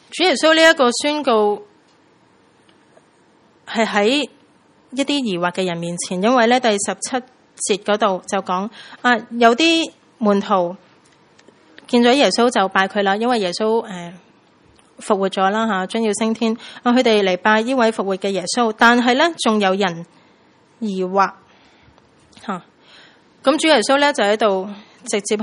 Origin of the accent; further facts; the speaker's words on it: Hong Kong; 我们香港人